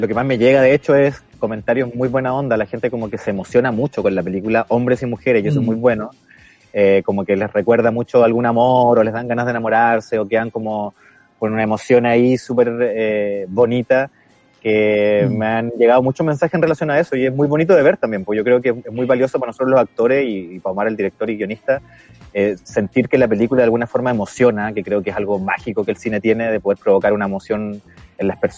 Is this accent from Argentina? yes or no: no; Valdivia, Los Ríos, Chile; Soy de Valdivia y estoy en Valdivia ahora.